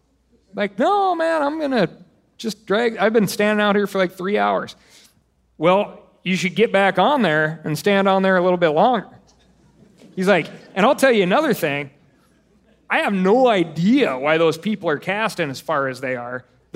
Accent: Montana, United States; I'm from Montana.

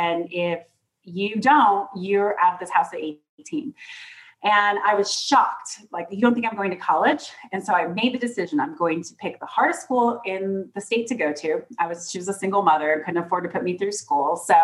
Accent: Colorado, United States; And she lived in Durango, Colorado. I grew up in Colorado.

